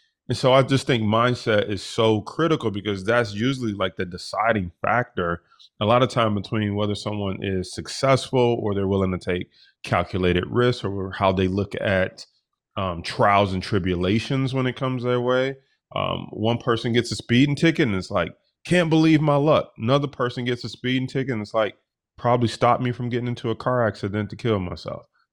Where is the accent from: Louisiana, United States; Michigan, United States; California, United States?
Michigan, United States; Detroit; we grew up pretty poor, and we grew up in Detroit, single parent household.